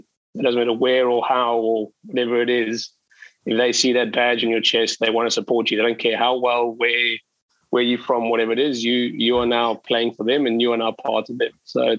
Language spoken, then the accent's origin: English; South Africa; We thought as South African under-19s, we'd go in there and cruise it.